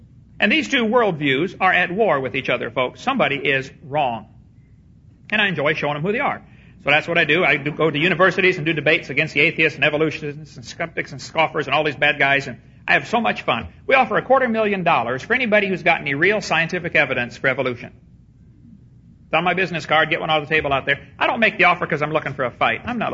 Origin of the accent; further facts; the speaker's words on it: East Peoria, Illinois, United States; When I was about 6 years old, I was raised in East Peoria, Illinois.